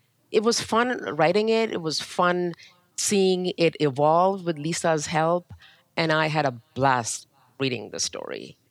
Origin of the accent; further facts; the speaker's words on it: Pakistan; also born or lived in Zambia; I grew up in Pakistan and Zambia, so my formative years were in cultures that revolve around storytelling and oral history